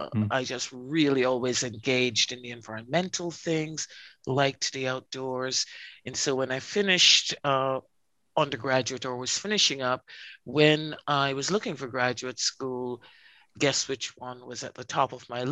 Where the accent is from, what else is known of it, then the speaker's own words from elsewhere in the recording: Jamaica; I was actually born on a slave plantation, as I've discovered recently in doing family genealogical history in rural Jamaica. And I stayed in the rural parts for the first 11 years of my life.